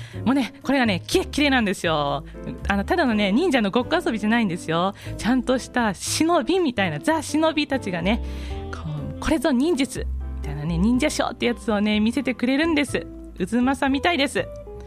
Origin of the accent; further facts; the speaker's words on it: Nagoya, Aichi, Japan; あの私の地元名古屋では大変有名な、パフォーマンスユニットでして